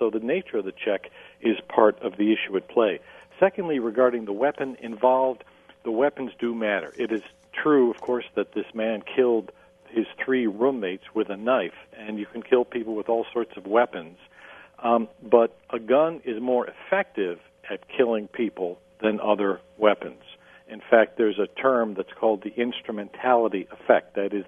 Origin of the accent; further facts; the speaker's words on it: New York, United States; Now, in my home state of New York State, to obtain a pistol permit, the background check includes references, character references, who police investigate.